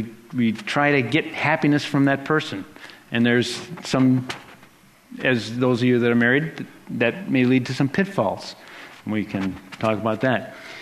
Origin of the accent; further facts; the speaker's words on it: United States; I'm an American. It's right there in the Declaration of Independence.